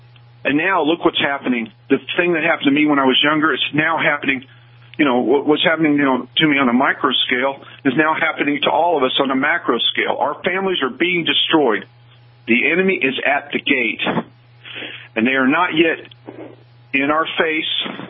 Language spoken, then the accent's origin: English; Missouri, United States; because I'm from Southern Missouri originally, and I tried to stir people in a good way when I was there